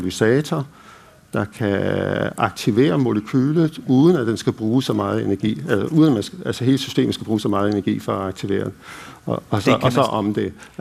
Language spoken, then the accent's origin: Danish; Canada; also born or lived in France; now in Aarhus, Denmark; jeg er opvokset i Canada, og så boede i Frankrig en del år. Jeg har boet i 17 år i Aarhus